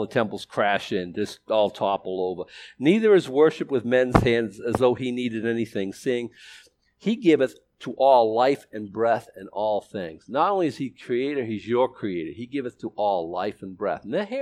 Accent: Boston, Massachusetts, United States; when I grew up in Boston, I was a racist.

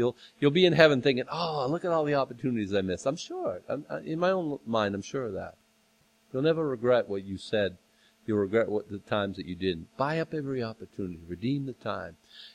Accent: Boston, Massachusetts, United States; I'm from Boston. Everyone moves there at a fast pace.

